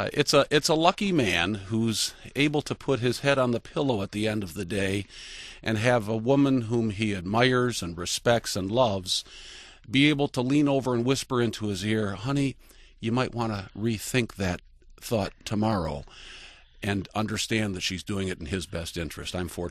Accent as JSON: {"language": "English", "town": "Detroit", "region": "Michigan", "country": "United States", "tie": "born or raised there", "said": "And my childhood was growing up in Detroit."}